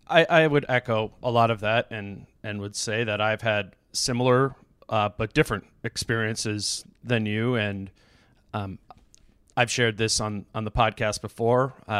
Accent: Hopkins, Minnesota, United States; I grew up in Hopkins.

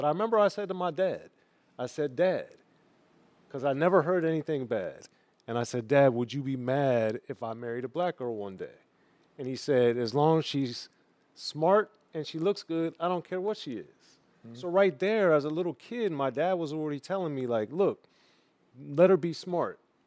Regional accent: Maryland, United States; I grew up right in between Baltimore and D.C.

